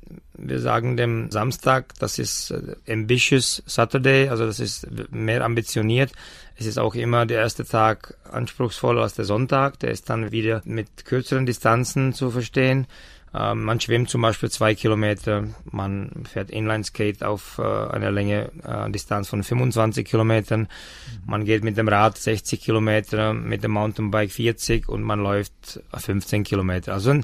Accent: Czechia; Ich bin Tscheche und bin sehr froh, dass wir im letzten Jahr die ersten tschechischen Sieger hatten.

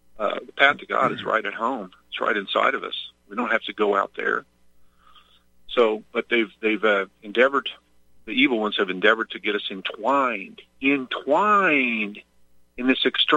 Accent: Midwest, United States; I grew up in the Midwest, in the Bible Belt. Some say the city where I was from was the belt buckle of the Bible Belt.

